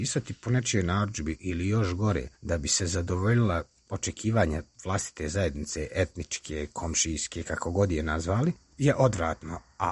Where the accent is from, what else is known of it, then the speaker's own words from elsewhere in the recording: Tuzla, Federation of Bosnia and Herzegovina, Bosnia & Herzegovina; Ja sam rođen i odrastao u Tuzli i tamo sam proveo rat.